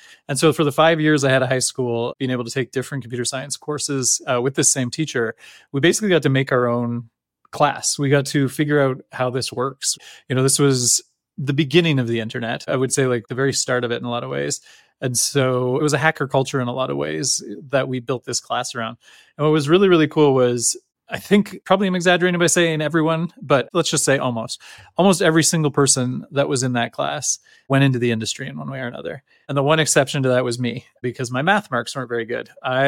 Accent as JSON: {"language": "English", "town": "Lindsay", "region": "Ontario", "country": "Canada", "tie": "born or raised there", "said": "I grew up in Lindsay, Ontario, which is a small town, about an hour 10, hour 20 out of Toronto. If traffic's bad, it's like closer to 2.5 hours."}